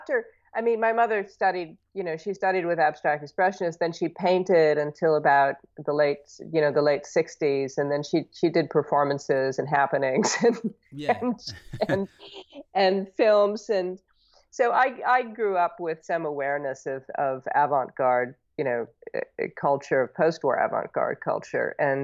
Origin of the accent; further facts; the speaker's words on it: Berkeley, California, United States; now in New York, United States; I grew up in Berkeley, so that should tell you.